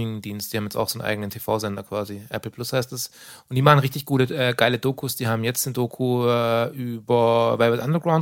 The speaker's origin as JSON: {"language": "German", "town": "Stuttgart", "region": "Baden-Württemberg", "country": "Germany", "said": "Ich bin aus Stuttgart, ich brauch's nicht entschuldigen."}